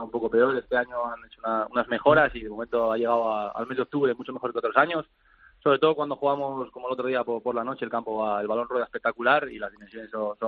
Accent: Asturias, Spain; yo soy de Asturias y la verdad que mis amigos, mi familia, les interesa bajar al Bernabéu.

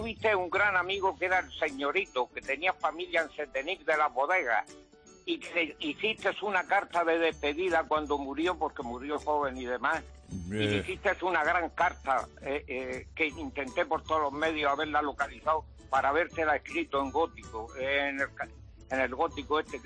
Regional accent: Alcantarilla, Region of Murcia, Spain; Aquí en Alcantarilla, yo soy de Alcantarilla, Murcia.

